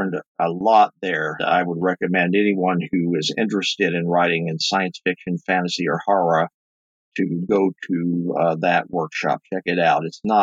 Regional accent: Smyrna, Tennessee, United States; I'm originally from Smyrna, Tennessee, which is about 20 miles southeast of Nashville.

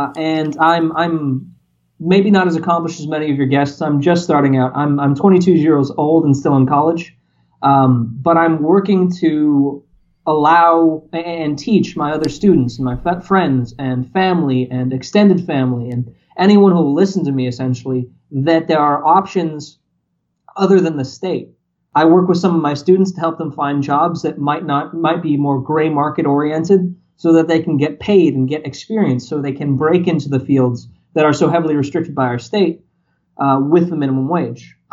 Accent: California, United States; it was actually illegal to have one of these places in my home state of California.

